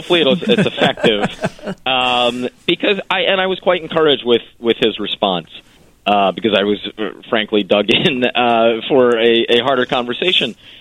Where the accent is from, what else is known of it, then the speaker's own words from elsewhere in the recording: Philadelphia, Pennsylvania, United States; And I expressed to him that as a Philadelphian, one of the things that I'm most proud about is the beauty of 30th Street Station.